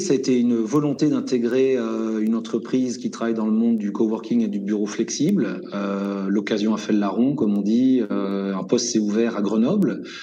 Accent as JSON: {"language": "French", "country": "Belgium", "said": "de par mon origine. Moi, je suis belge, je viens du plat pays"}